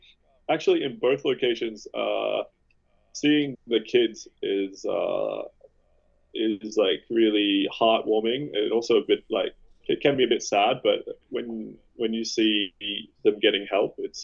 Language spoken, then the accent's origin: English; Australia; I'm Australian